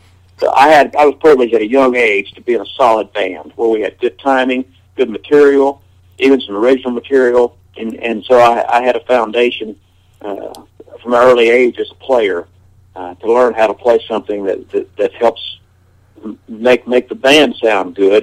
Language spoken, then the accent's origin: English; Middletown, Ohio, United States; Dad landed there in the early 60s, and I grew up in Middletown hearing him on the radio.